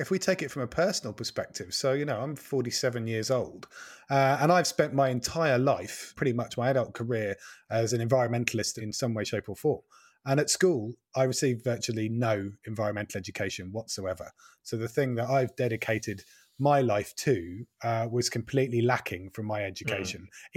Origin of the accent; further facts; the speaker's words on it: East of England, United Kingdom; I am also from Norfolk, remember?